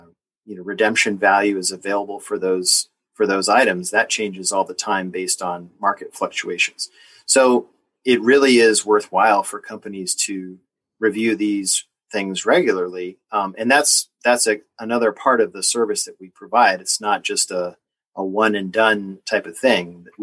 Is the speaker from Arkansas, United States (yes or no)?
no; Connecticut, United States; Well, I grew up in New England, which, you know, may seem like kind of a nebulous place to folks living in the South, but specifically, I was born in Southern Connecticut